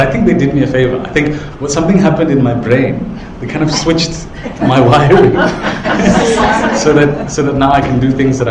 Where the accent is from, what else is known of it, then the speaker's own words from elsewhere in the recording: Pitsane, Botswana; And part of my life was spent growing up in Botswana in a rural village called Pitsane.